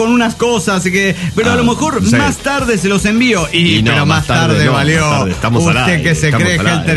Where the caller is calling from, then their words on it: Greenville, Carolina, United States; de Greenville, Carolina.